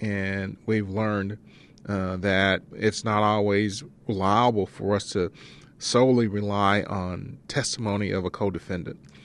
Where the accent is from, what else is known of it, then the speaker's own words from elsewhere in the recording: Dallas, Texas, United States; You know, I grew up in Texas and Dallas. And obviously, you know, as an African American, I had issues with law enforcement.